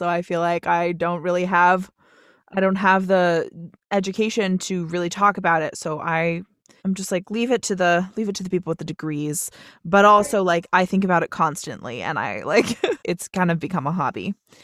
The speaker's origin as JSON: {"language": "English", "region": "Vermont", "country": "United States", "tie": "born or raised there", "said": "Like we ate a lot of like organic food because I'm from Vermont. So obviously we're like"}